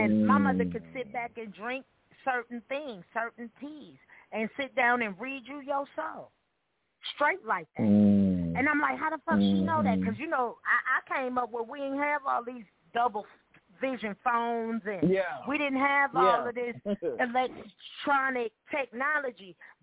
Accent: Brooklyn, New York, United States; My mother, I grew up in African Lion Safari in my mama's motherfucking co-op in Brooklyn, motherfucking New York.

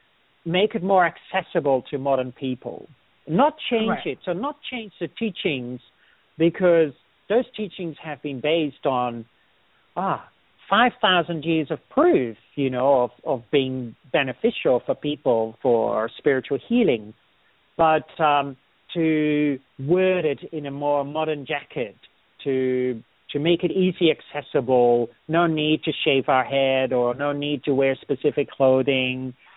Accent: Netherlands; is a Dutch name. I'm originally from the Netherlands

